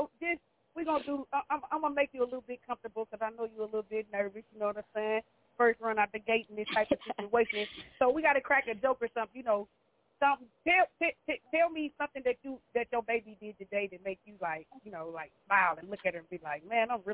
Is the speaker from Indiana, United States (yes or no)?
yes; Gary, Indiana, United States; now in Minnesota, United States; I grew up in Gary, Indiana for a period of time, and then I moved to Minnesota 1979 the first time